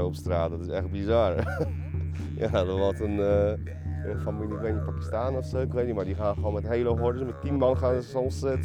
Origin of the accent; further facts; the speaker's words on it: Poland; Ik kom natuurlijk uit Polen vandaan en daar heb je zoveel meer natuur.